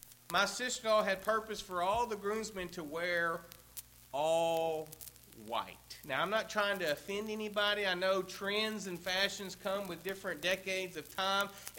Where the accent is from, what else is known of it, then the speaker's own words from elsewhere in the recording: Tennessee, United States; One time I was doing a wedding at Montgomery Bell State Park near my hometown in Tennessee.